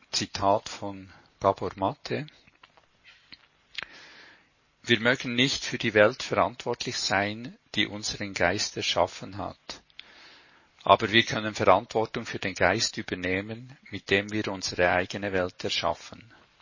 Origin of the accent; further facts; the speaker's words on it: Sweden; ich bin in Schweden aufgewachsen, ich habe Freunde dort, die ich besuchen möchte